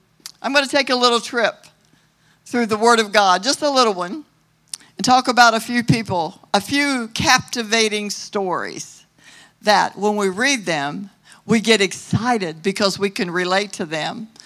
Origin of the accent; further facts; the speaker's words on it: Salem, Missouri, United States; it doesn't matter that I came from Salem, Missouri. If somebody says anything good can come out of Salem, Missouri, oh, yes, it can come out of anywhere. I just happen to be from Salem, Missouri.